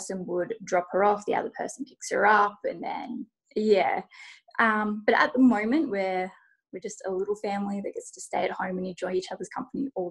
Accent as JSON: {"language": "English", "country": "Australia", "lives_now": "Melbourne, Australia", "said": "over on Instagram. We are a small Australian family of four."}